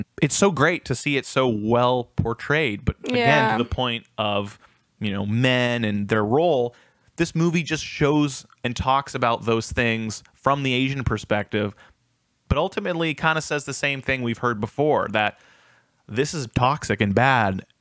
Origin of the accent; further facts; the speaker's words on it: Vancouver, British Columbia, Canada; I grew up in Vancouver and there is so many Koreans there